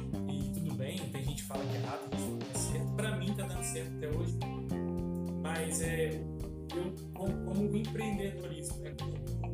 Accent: Carangola, Minas Gerais, Brazil; nome estranho, mas tenho 33 anos, sou de Carangola, nascido e criado aqui, né, na nossa cidade.

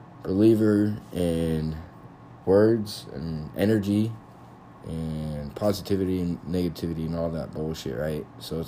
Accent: United States; This is just me having thoughts and speaking them out. That's it. As an American.

